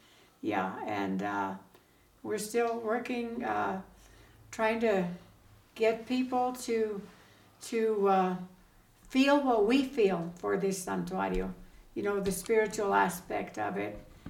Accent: Antonito, Colorado, United States; Born and raised in Antonito. Yeah. Family of 12, yeah.

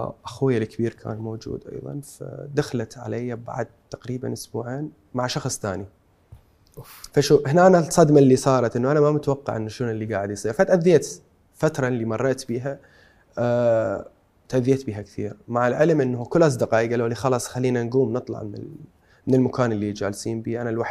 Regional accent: Iraq; أنا من النوع اللي تأذيت من أصدقائي قبل لما كنت صغير بالعراق،

